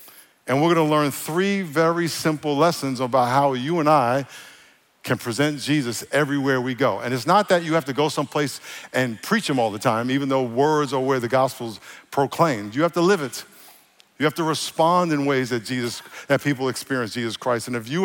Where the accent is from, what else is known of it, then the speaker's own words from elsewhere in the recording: New York, United States; I'm from New York, and when I go in New York, it's not nasty